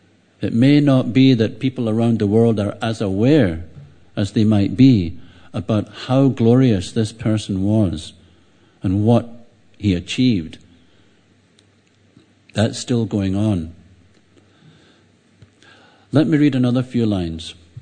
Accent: Glasgow, Scotland, United Kingdom; I come from Glasgow

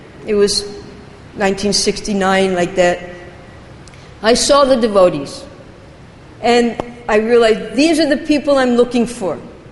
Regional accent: United States; born there; though I was born in America

